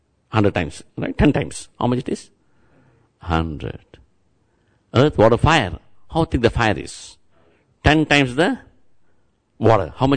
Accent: Tirupati, Andhra Pradesh, India; I am from Tirupati.

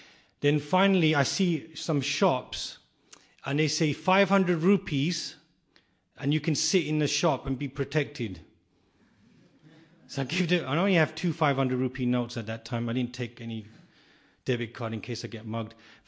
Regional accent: England, United Kingdom; And I'm from England, so I'm not used to it.

